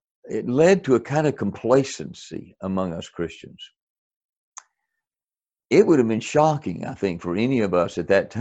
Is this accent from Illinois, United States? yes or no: no; Tellico Plains, Tennessee, United States; When I was a little kid, I grew up in Tellico Plains, Tennessee.